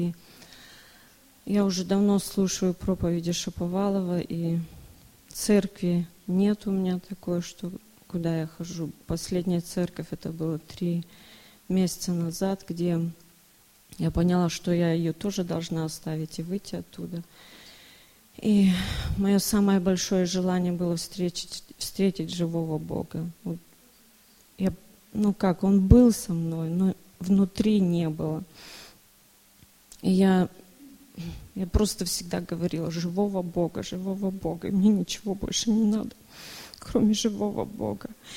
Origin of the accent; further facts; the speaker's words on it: Germany; я из Германии.